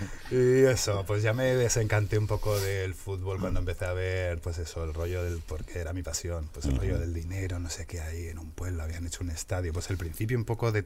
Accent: Madrid, Community of Madrid, Spain; Soy madrileño, alguna vez me he ido al suelo porque llevo en moto desde los 16 años.

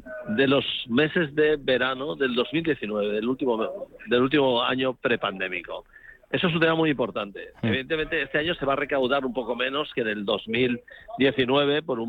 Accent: Barcelona, Catalonia, Spain; yo soy de Barcelona

